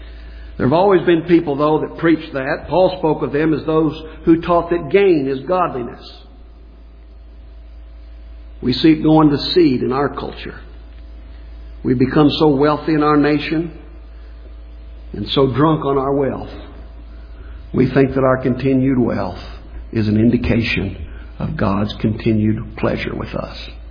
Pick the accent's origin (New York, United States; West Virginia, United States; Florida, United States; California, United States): West Virginia, United States; I come from West Virginia. And particularly in my childhood, the folks down in southern West Virginia coal fields, there was a lot of poor people down there.